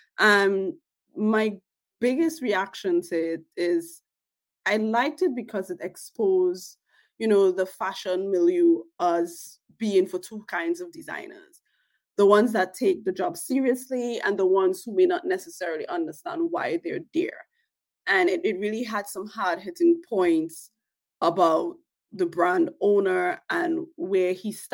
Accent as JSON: {"language": "English", "town": "Weeksville", "region": "New York", "country": "United States", "said": "reading Weeksville, New York. I'm from Weeksville."}